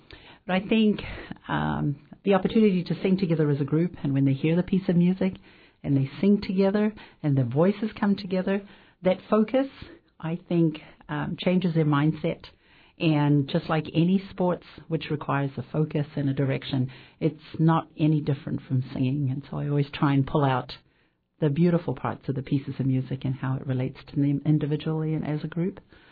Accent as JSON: {"language": "English", "country": "New Zealand", "lives_now": "United States", "said": "I'm originally from New Zealand."}